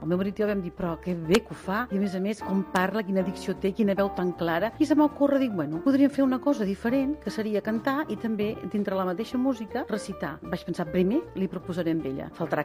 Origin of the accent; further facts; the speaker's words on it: Torelló, Catalonia, Spain; Al meu poble, a Torelló, vaig començar a fer piano i una mica de cant amb una noia que hi havia al poble que donava classes